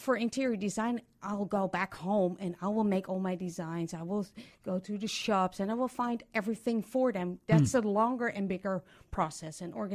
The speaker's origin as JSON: {"language": "English", "town": "Amsterdam", "region": "North Holland", "country": "Netherlands", "said": "So originally I'm from Amsterdam"}